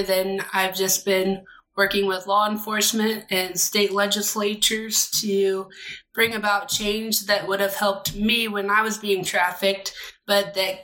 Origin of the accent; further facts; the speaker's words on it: Florida, United States; Well, I grew up in Central Florida, and I have two older brothers